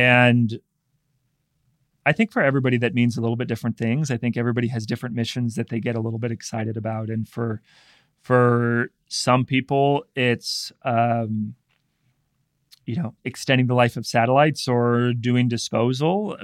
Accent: Iowa, United States; Yeah, I'm originally a Bulls fan and I'm from Iowa.

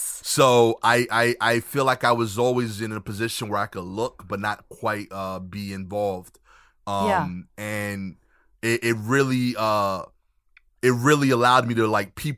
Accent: Brooklyn, New York, United States; But yeah, I grew up in Brooklyn, New York. I'm from East New York specifically. I went to school mostly in that area until high school.

